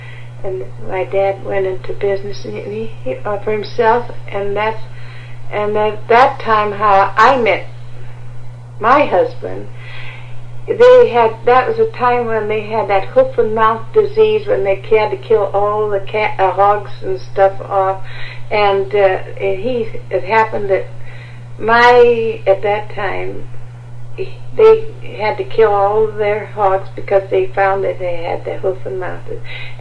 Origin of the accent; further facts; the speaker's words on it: Omaha, Nebraska, United States; born there; also born or lived in Denver, Colorado; They married, and they lived in Omaha, and I was born in Omaha, Nebraska.